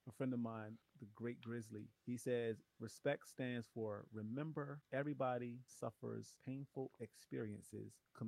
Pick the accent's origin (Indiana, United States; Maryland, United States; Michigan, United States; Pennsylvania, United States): Pennsylvania, United States; Philadelphia; When I was growing up in Philly, the best kind of teachers for me were the ones that I could access beyond the school hours.